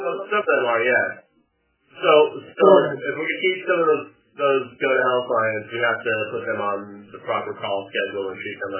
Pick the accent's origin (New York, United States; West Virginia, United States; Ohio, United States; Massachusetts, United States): New York, United States; I'm from New York, and Larry's from New York, and Barry's from New York.